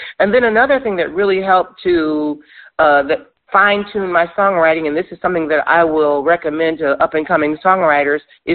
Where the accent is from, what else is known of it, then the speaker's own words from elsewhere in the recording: Michigan, United States; I love the music of … because I grew up near Detroit.